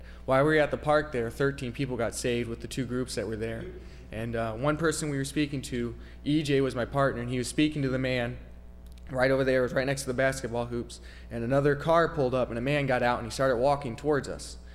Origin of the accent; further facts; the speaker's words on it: Florida, United States; born there; I was born here in Florida.